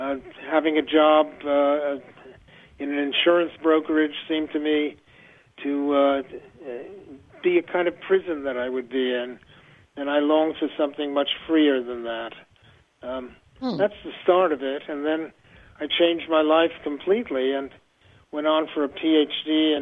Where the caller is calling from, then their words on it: New York City, New York, United States; also born or lived in Woodstock; Oh, I'm calling from New York City, Karen. Yes, right in the middle of it. But I have lived in Woodstock, New York, for the previous 20 years.